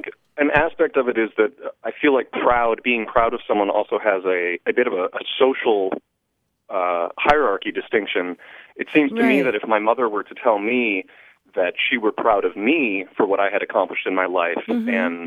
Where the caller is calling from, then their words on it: Langley Air Force Base, Virginia, United States; I'm calling from Langley Air Force Base in Virginia.